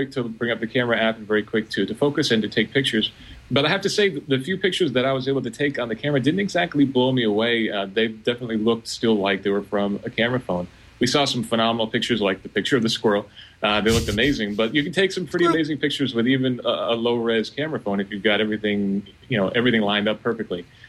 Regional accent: Vermont, United States; It gave me the history of my hometown in Vermont.

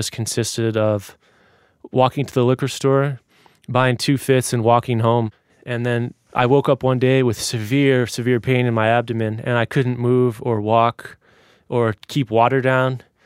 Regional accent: Shaker Heights, Ohio, United States; now in St. Paul, United States; I am from Shaker Heights, Ohio, and I currently live in St. Paul, Minnesota.

